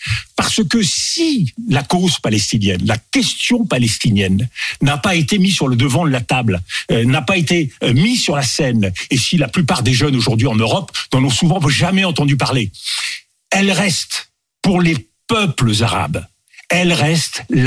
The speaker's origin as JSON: {"language": "French", "country": "France", "said": "Mais moi, je suis français."}